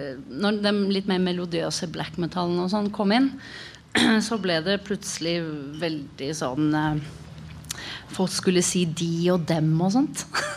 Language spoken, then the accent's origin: Norwegian; Oslo, Norway; Jeg vokste opp på Tveita.